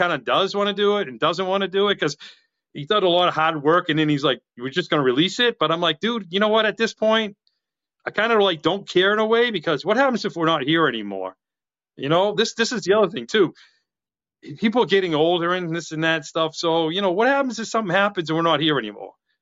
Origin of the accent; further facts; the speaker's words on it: Massachusetts, United States; I'm from Massachusetts, and I know probably more than some people in New York do.